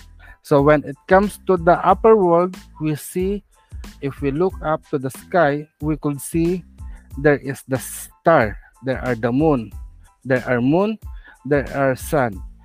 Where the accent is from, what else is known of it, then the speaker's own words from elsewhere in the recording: Philippines; English is a second language; So as a Filipino in general, we people might think that we are pagans or polytheists, worshiping many gods.